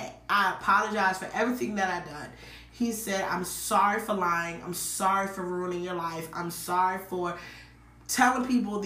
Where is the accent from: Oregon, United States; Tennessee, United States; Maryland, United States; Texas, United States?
Maryland, United States; Baltimore; So you know, I'm from Baltimore, Maryland.